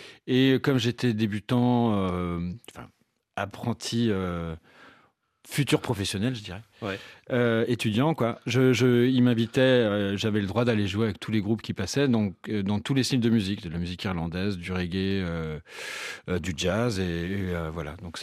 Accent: Fougères, Brittany, France; je suis né à Fougère, j'ai appris la musique.

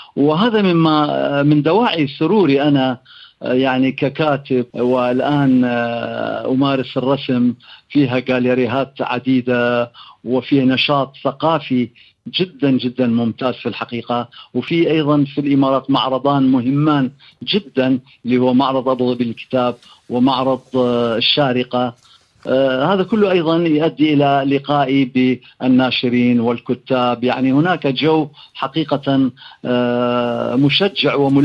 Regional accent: Jalawla, Diyala Governorate, Iraq; moved away as an adult; also born or lived in Baghdad; now in Paris, France; جلولاء اللي هي مدينتي الصغيرة اللي هي صاغت طفولتي، وبعدين اجيت الى بغداد صاغت مراهقتي وفترة الجامعة، وبعد ذلك اجيت الى باريس في 1977 وأمضيت فيها 27 عاما

